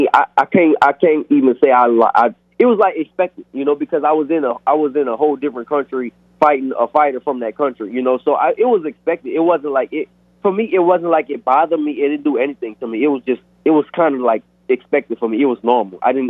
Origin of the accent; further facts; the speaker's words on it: New Orleans, Louisiana, United States; so I fought, of course, my hometown is New Orleans, Louisiana. I fought in New Orleans